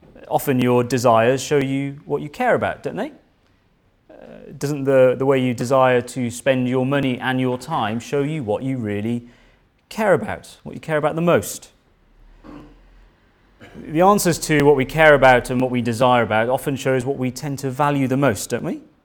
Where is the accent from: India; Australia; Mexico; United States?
India; moved away; I grew up in India, but then I moved to this country, and the word hobby was used quite a lot.